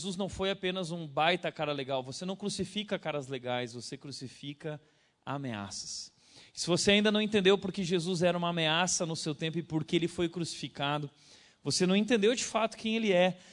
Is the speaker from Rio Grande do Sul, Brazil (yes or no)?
yes; Novo Hamburgo, Rio Grande do Sul, Brazil; Sou gaúcho de Novo Hamburgo, colorado, com muito orgulho.